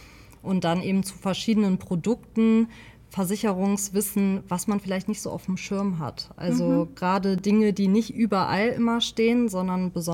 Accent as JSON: {"language": "German", "town": "Wuppertal", "region": "North Rhine-Westphalia", "country": "Germany", "tie": "born or raised there", "said": "diese lokale Nähe zu meiner Heimatstadt Wuppertal, möchte ich auch irgendwie zeigen"}